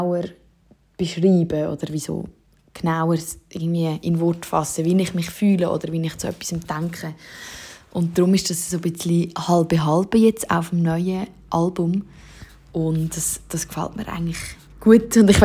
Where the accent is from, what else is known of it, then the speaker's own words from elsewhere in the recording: Switzerland; accent: Swiss German; first language Swiss German; nämlich in meiner Muttersprache auf Schweizerdeutsch